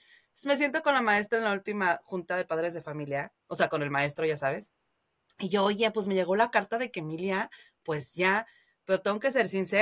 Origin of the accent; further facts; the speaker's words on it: Mexico; la niña ha crecido con mamá mexicana, papá canadiense. pero obviamente yo hablo con acento y no, o sea, el inglés no es mi nativo, ¿no?